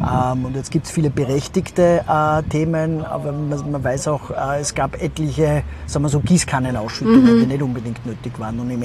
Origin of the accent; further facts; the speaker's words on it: Salzburg, Austria; Salzburg, meine Heimatstadt.